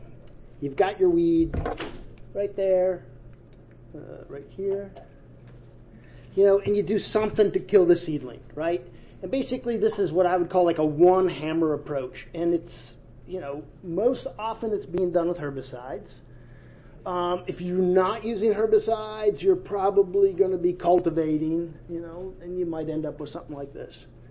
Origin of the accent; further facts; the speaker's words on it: Midwest, United States; I kind of left where I grew up in the Midwest, and I just went up and hid in the forest